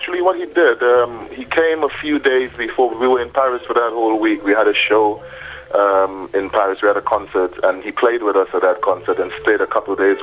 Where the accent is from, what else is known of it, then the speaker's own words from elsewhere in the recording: Trinidad & Tobago; For voodoo in itself, you know, growing up in Trinidad, I grew up going to the Baptist church with my grandparents. And the Baptist Church in Trinidad is part of the whole family of African religions in the Caribbean